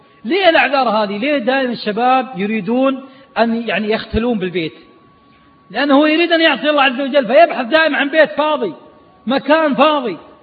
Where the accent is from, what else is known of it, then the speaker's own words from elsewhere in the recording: Riyadh, Riyadh Province, Saudi Arabia; واحد مرة طالع مع جيب طعس في التمام عندنا في الرياض في النفود